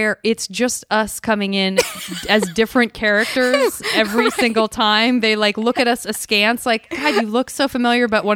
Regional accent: Arizona, United States; I'm from Arizona, and I couldn't wait to get out of heat.

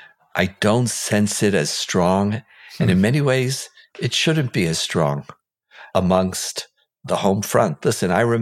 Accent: Israel; when we grew up here in Israel, but certainly in the early years of the foundation of the country

